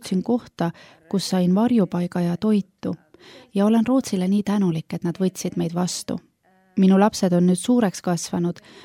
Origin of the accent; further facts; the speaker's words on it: Eritrea; Ma olen pärit Kirde-Aafrika väga väikesest riigist Eritreast, mis asub Punase mere kaldal.